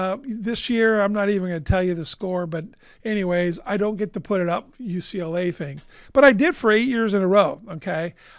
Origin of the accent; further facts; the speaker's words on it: Cuba; I grew up in Cuba. So there, we didn't have